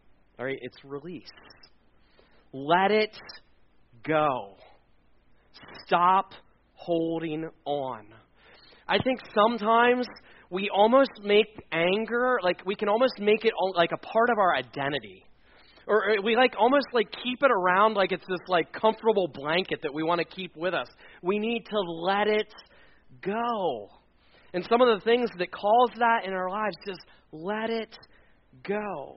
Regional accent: Pennsylvania, United States; That's like a word that I'm from Lancaster County. That's a word that we would use in Lancaster County, rid.

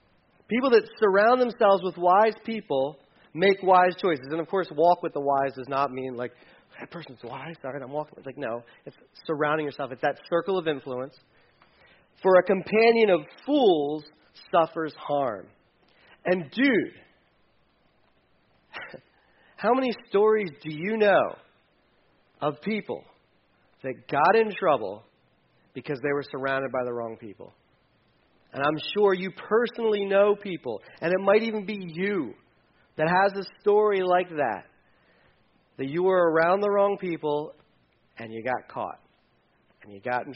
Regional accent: Delaware, United States; I did not grow up in Mifflin County. I grew up in Delaware, and or Delaware, as Art said it last week.

